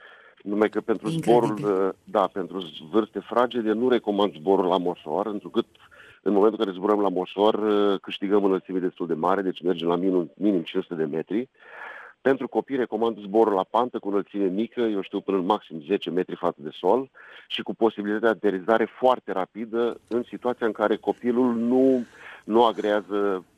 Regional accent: Iași, Iași County, Romania; eram 3 piloți din Iași

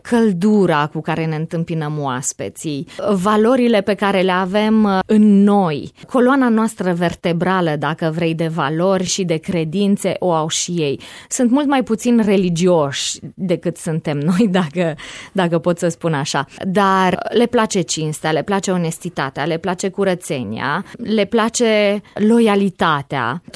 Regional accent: Romania; now in Canada; Noi, ca români, încercăm să dăm copiilor noștri șansa pe care noi n-am avut-o.

